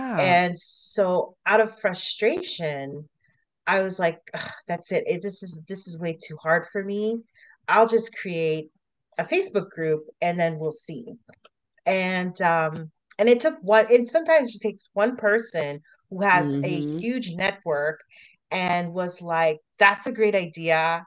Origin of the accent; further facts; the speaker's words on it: Canada; when we felt more comfortable to say we're Canadian, we were in Montreal at the time